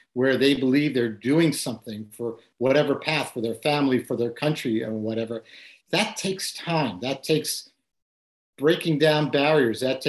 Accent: Bronx, New York, United States; I grew up in the Bronx. And from a pretty poor family.

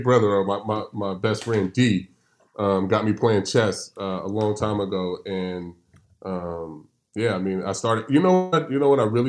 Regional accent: California, United States; I've always growing up in California, I grew up playing dominoes.

